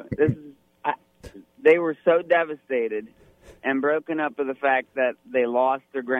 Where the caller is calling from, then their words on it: Monterey, Michigan, United States; No, Michigan.